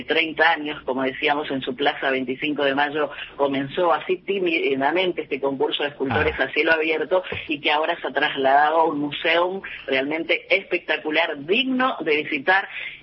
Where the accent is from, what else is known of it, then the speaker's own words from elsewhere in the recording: Presidencia Roque Sáenz Peña, Chaco, Argentina; born there; En Presidencia Roque Salteña, en la provincia del Chaco.